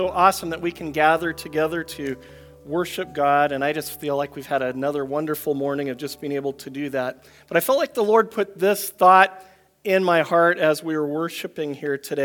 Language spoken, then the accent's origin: English; Oregon, United States; I grew up in the Pacific Northwest. I shared this for those who don't know. I grew up a little bit north of Portland, Oregon in the States.